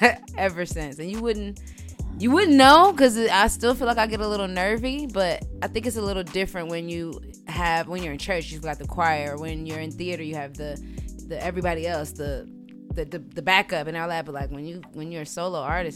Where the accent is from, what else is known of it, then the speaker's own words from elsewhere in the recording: Cleveland, Ohio, United States; I am originally from Cleveland, Ohio. Cleveland, Ohio.